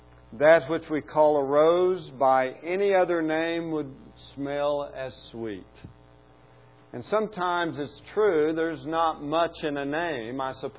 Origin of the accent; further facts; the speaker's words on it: Duncan, Oklahoma, United States; there was a championship wrestling match that came to my hometown in Duncan, Oklahoma.